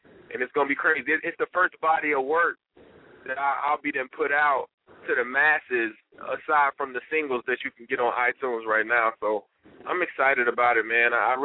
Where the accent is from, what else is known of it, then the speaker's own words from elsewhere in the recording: Dayton, Ohio, United States; now in Dallas, United States; for anybody that's unfamiliar with my music. Born and raised in the Midwest, Dayton, Ohio. I'm a resident of Dallas, Texas now.